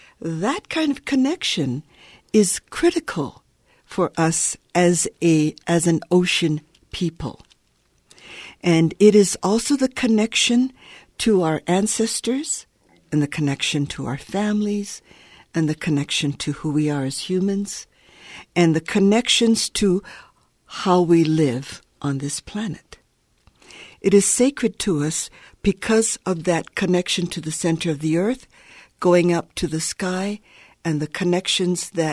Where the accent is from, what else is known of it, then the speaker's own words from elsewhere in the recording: Hawaii, United States; It's very critical for me as a Hawaiian elder to be able to continue my connections with my culture and with people, my family, and others in the islands.